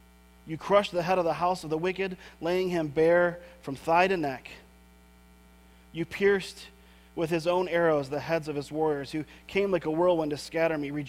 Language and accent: English; Lake Michigan area, United States; I grew up around Lake Michigan, as many of you did.